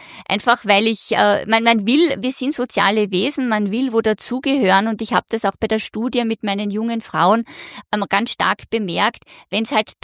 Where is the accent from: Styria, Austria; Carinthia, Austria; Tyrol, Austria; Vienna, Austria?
Carinthia, Austria; Velden am Wörthersee; Ich komme aus Velden am Wörthersee, bin in Klagenfurt 8 Jahre lang in ein Gymnasium gegangen mit Schwerpunkt Sprache, war dann ein Jahr lang in Paris